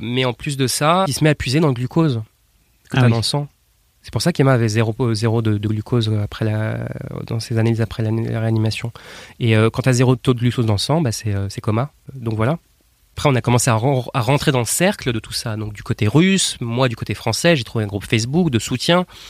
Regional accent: Nantes, Pays de la Loire, France; born there; moi je viens de France, née à Nantes

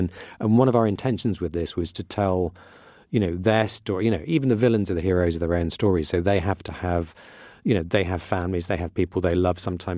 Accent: Iran; I grew up in Iran, which was very tolerant of all religions and actually was very, at the time, very friendly with Israel.

